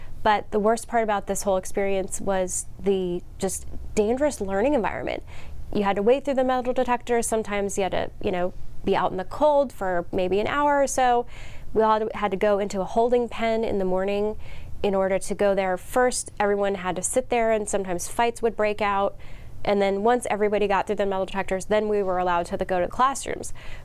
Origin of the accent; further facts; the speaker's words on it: United States; I say I'm from America here in the US because I'm from so many different places. Growing up in a motorhome, but also in houses, in sheds and tents